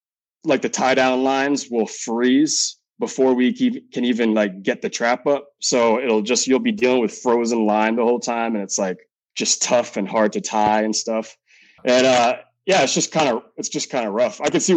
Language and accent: English; Augusta, Maine, United States; also born or lived in Brunswick; I grew up in Augusta, and then I ended up moving to Brunswick, and Brunswick is on the coast.